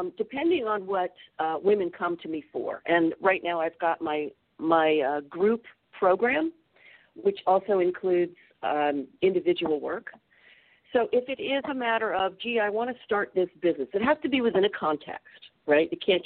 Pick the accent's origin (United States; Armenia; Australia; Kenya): United States; Midwest; Well, I was born in 57, but still, that sort of growing up in the Midwest, it still felt very present, the 60s, trust me.